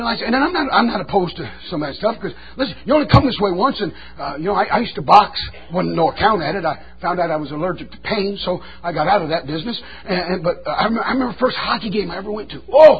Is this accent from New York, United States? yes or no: no; Detroit, Michigan, United States; I was from Detroit, Michigan.